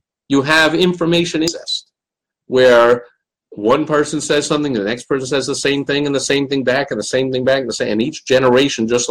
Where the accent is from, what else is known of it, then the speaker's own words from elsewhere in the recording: New York, United States; I grew up in the Northeast in New York as a surrounded by nothing but left-wing liberal-itis.